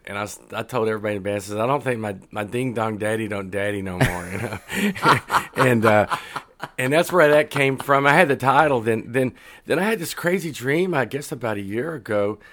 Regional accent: Dumas, Texas, United States; is I'm from north of Amarillo. It's Dumas, right?

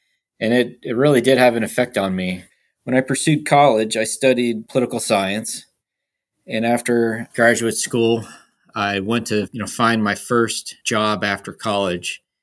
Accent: Cincinnati, Ohio, United States; I grew up in Cincinnati, Ohio, and I grew up in a family that was impacted by the foster care system.

